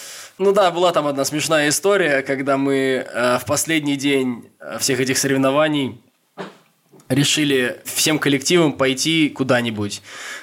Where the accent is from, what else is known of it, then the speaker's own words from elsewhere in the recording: Moscow, Russia; now in Hamburg, Germany; Да, дорогие слушатели, я на самом деле сейчас записываю это все из Гамбурга. Я живу там уже лет 5-4 с чем-то. Сам я из Москвы.